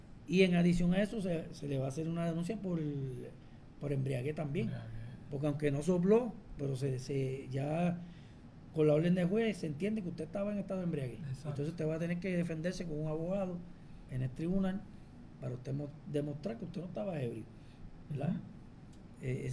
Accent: Jayuya, Puerto Rico; Llevo muchos años en esta área. Soy natural de Jayuya. Vivo en Utuado. Tengo una casa en Ajunta.

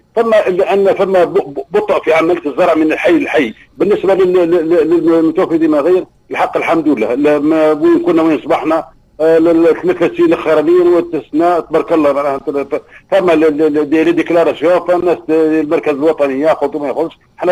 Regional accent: Tunisia; لان انا كتونسي عندي الثقة في زراعة الأعضاء في تونس.

